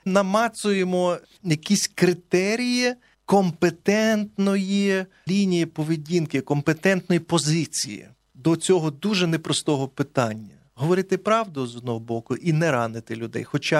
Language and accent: Ukrainian; Kyiv, Ukraine; я киянин, я тут народився, виріс